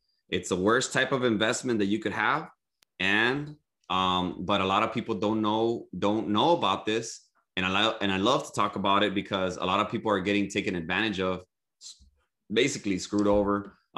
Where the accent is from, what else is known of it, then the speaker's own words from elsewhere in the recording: California, United States; You don't have to live in California. I'm from Southern California.